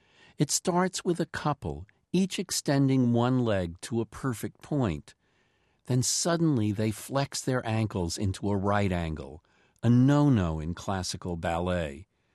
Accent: New York City, New York, United States; And right in my hometown. No one has ever visualized music more deeply.

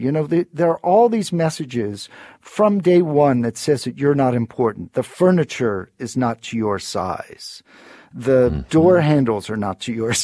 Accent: New Orleans, Louisiana, United States; Elizabeth, I will say New Orleans is my hometown, and I do think a lot of my storytelling comes from New Orleans.

